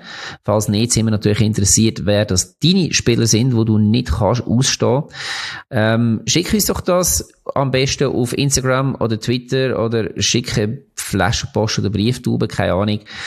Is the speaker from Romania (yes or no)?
no; Lucerne, Switzerland; Obwohl man als Luzerner natürlich nicht ganz unglücklich war